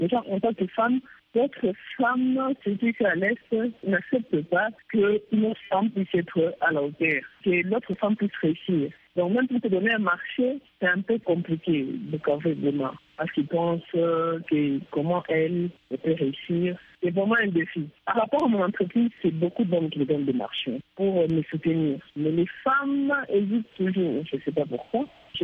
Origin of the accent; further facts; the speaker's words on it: Bukavu, South Kivu, DR Congo; Alors là, je suis rentrée chez moi à Bukavu pour ouvrir mon entreprise